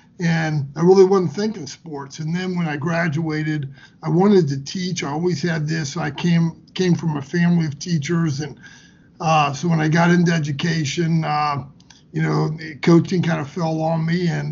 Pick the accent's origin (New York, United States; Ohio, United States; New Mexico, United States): Ohio, United States; Troy; growing up in Troy, Ohio, grew up, had 2 older brothers, played a lot of basketball in the driveway, lived right outside of Troy, Ohio, went to Miami East High School